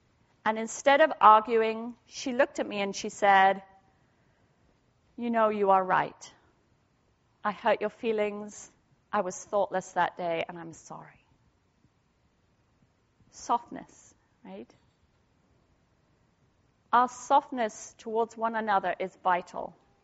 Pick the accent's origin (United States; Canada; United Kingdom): United Kingdom; England; I'm English, I'm a woman, I'm educated, I don't get angry.